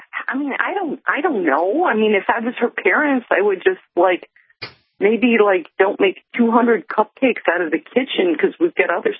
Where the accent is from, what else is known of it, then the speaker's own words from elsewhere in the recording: Chicago, Illinois, United States; now in Ithaca, United States; I'm from Chicago, actually. I'm calling from Ithaca, New York.